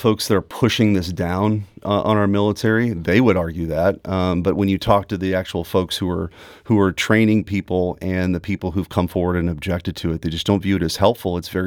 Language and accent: English; United States; As a German-American, I certainly don't speak for the German government. I'm an American who has...